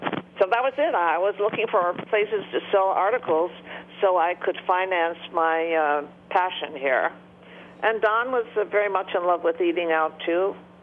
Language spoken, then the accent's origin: English; Detroit, Michigan, United States; I grew up in Detroit. My family lived outside of Detroit.